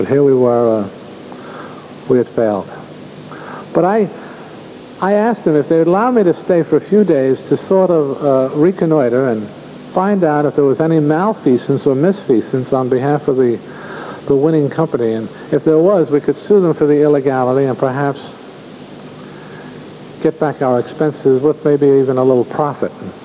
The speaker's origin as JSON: {"language": "English", "region": "Vermont", "country": "United States", "tie": "born or raised there", "said": "As a boy growing up in Vermont, when we took a walk in the woods, we took a Tunk."}